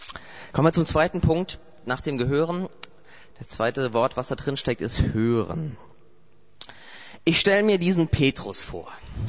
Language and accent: German; Saarland, Germany; Also bei uns zu Hause, ich komme aus dem Saar-Pfalz-Kreis, so Saarland.